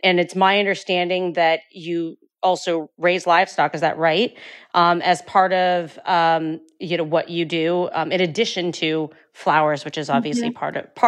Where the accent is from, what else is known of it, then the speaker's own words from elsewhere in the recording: Ohio, United States; because I come from Northeastern Ohio